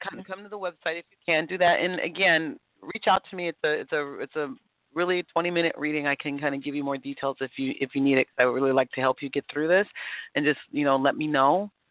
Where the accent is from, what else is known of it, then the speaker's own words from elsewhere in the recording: San Francisco, California, United States; oh my God, I'm from San Francisco.